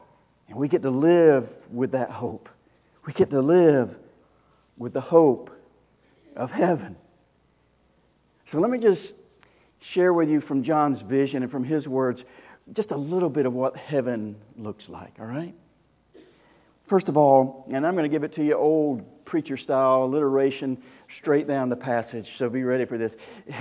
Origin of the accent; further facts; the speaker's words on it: Mulberry, Florida, United States; I grew up down south, Mulberry, right by a phosphorus plant, so I know it's going to smell a little different than Mulberry.